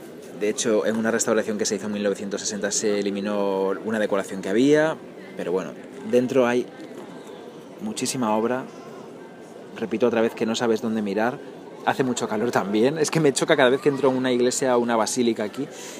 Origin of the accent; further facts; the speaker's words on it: Bamio, Galicia, Spain; Hay una María Auxiliadora también preciosa, que es la patrona de mi pueblo, de San Ginés de Bamio.